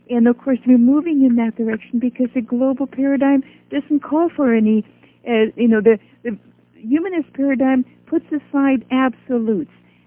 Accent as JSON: {"language": "English", "country": "Norway", "tie": "born or raised there", "moved": "yes", "said": "since I grew up in Norway, and we lived in peace and freedom"}